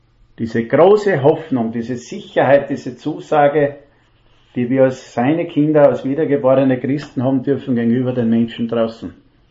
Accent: Styria, Austria; Da fährt die Eisenbahn drüber, sag ich, als Steirer.

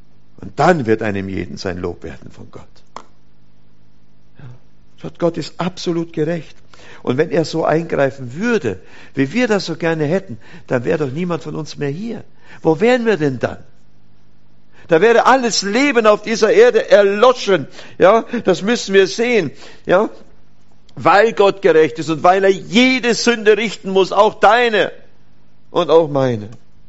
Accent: Oberammergau, Bavaria, Germany; ich komme ja nur aus dem Herrgott-Schnitzerdorf Oberammergau, da bin ich geboren und aufgewachsen. Da ist in fast jedem zweiten Haus ist ein Schnitzerladen.

